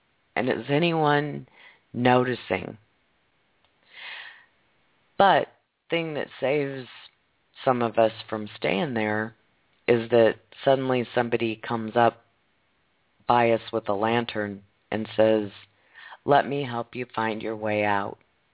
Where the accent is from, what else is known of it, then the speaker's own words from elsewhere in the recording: Nebraska, United States; since I mentioned I was from Offutt Stratcom territory